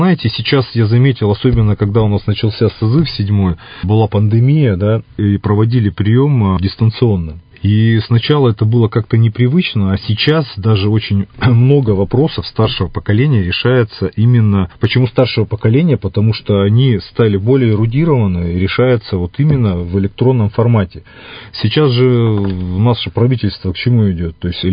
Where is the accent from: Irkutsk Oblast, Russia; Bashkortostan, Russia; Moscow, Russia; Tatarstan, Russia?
Irkutsk Oblast, Russia; Irkutsk; Я коренной иркутянин.